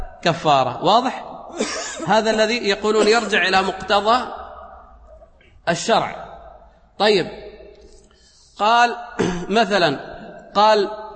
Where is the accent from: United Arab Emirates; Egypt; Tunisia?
United Arab Emirates; قال باللهجة مثلا المحلية هنا عندنا في الإمارات